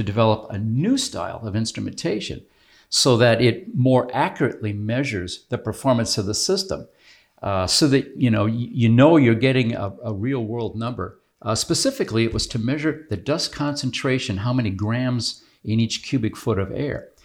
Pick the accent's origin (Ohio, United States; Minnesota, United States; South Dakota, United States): Minnesota, United States; Well, I grew up in Minnesota, and after I got out of college, I went to work for this company in Minneapolis